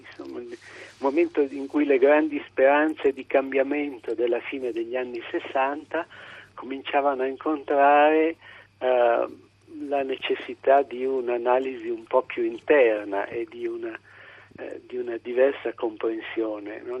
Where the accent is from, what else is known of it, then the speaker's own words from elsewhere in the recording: Como, Lombardy, Italy; born there; Io sono nato a Como, in Italia.